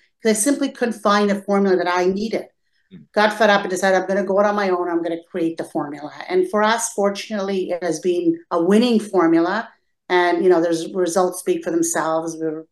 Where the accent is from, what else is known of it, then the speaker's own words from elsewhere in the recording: Canada; also born or lived in Croatia; with my parents as immigrants, they were political refugees, and we slept on a park bench for 2 days when we came to Canada because they knew absolutely nobody in Toronto.